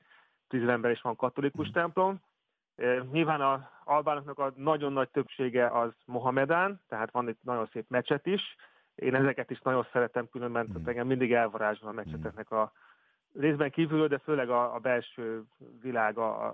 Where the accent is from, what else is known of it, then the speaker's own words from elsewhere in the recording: Hungary; ha mi magyarként vagyunk ott, és beszélgetünk, akkor nagyon barátságosak